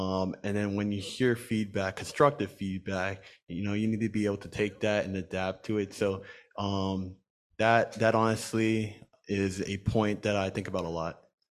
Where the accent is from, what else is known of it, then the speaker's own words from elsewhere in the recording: Lawrenceville, Georgia, United States; I'm from Lawrenceville, Georgia. I go to the school at the University of Minnesota